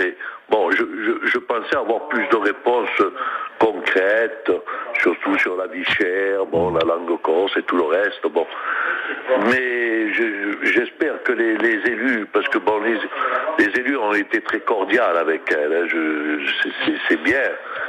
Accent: Réunion; La Réunion est française. Nous sommes français.

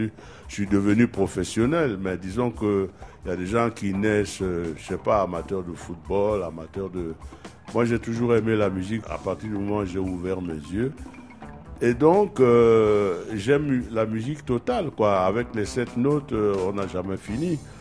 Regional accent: Cameroon; Je suis musicien, je suis camerounais, mais je suis musicien d'origine camerounaise.

